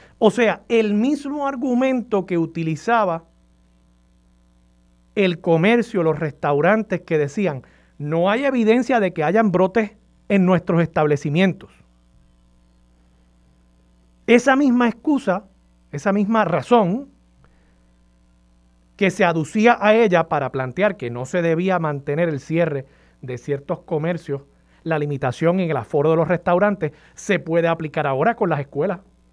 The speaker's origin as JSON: {"language": "Spanish", "town": "Levittown", "country": "Puerto Rico", "tie": "born or raised there", "said": "Levittown, sí. Mi pueblo natal. Y yo sé que Levittown está en Toa Baja, pero ustedes saben que la gente de Levittown nos creemos que Levittown es pueblo. Así que, sí, natal de Levittown."}